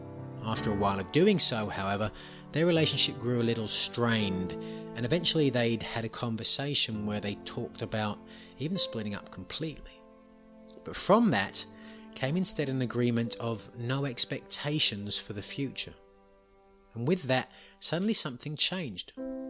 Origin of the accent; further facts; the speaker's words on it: England, United Kingdom; growing up in England